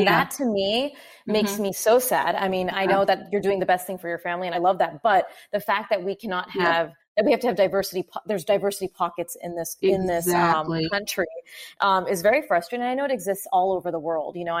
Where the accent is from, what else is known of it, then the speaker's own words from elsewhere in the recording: United States; because I'm an Indian American woman trying to share, you know, that perspective.